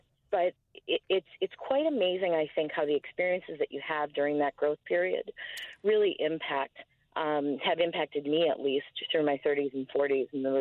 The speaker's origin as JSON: {"language": "English", "region": "Wisconsin", "country": "United States", "tie": "born or raised there", "moved": "yes", "said": "I grew up in Wisconsin, she grew up in Michigan."}